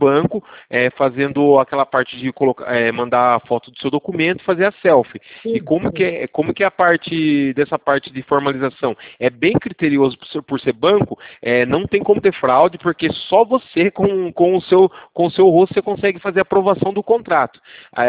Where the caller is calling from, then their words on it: Limeira, São Paulo, Brazil; Eu sou aqui de Limeira.